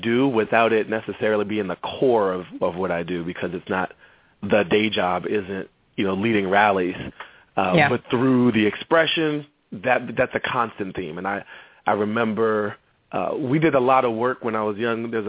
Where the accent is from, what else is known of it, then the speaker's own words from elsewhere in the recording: Washington, District of Columbia, United States; Yeah, D.C., you know, growing up in Columbia Heights in the 80s.